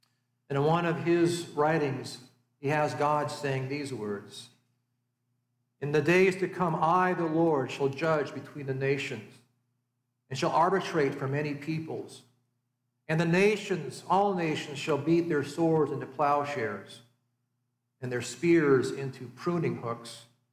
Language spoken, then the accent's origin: English; United States; We gather here as people who are Americans, who are citizens of this nation.